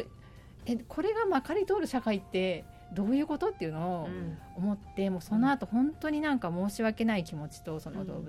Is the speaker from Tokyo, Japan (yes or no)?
yes; Tokyo, Japan; 幼い頃から、まあ、東京で生まれて育って、大学があの日大の神奈川の校舎の方にいた、まあ、関東圏内に